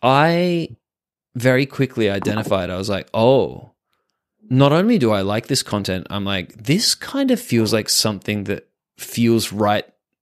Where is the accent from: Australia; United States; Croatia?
Australia; Perth, Western Australia; She was from my hometown, Perth, and yeah, we started doing remote sessions